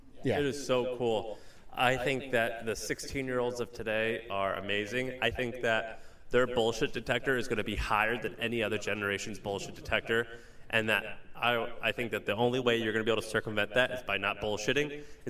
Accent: Missouri, United States; I'm from Missouri, so I've got a lot of, people aren't as smart as you

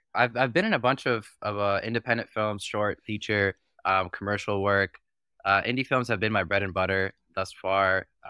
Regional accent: United States; Being Palestinian American has given me the most like crazy, like different perspective on life.

